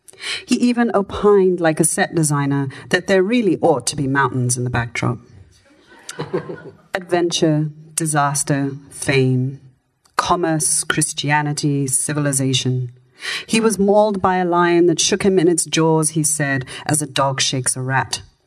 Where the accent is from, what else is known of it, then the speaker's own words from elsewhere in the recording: Zimbabwe; accent: Zinglish; speak two Englishes. One is the accent that I'm speaking to you in now, and the other is what I call my Zinglish accent